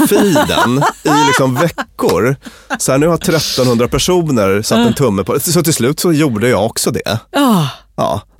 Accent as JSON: {"language": "Swedish", "town": "Luleå", "region": "Norrbotten County", "country": "Sweden", "said": "jag kommer ändå från Luleå"}